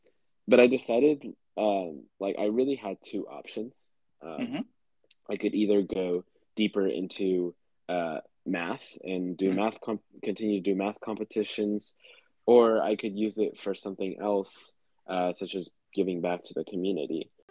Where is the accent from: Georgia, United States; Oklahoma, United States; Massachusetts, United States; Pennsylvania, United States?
Oklahoma, United States; Tulsa; I am from Tulsa, Oklahoma. I attended a public high school.